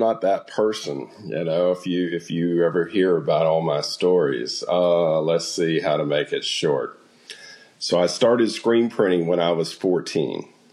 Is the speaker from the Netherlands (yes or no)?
no; Florida, United States; So one day I was out jet skiing in the Gulf of Mexico. I'm from Florida, right?